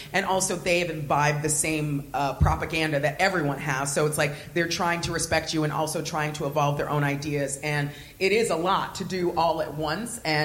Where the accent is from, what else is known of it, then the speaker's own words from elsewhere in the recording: United States; I, being an American, I feel like I recognize the, just the concept that capitalism has fueled